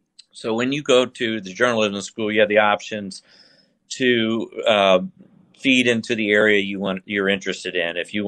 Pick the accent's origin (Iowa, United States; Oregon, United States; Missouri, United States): Missouri, United States; Jefferson City; I'm originally from Jefferson City, Missouri, and my wife is from Fulton, Missouri, so just 30 miles apart.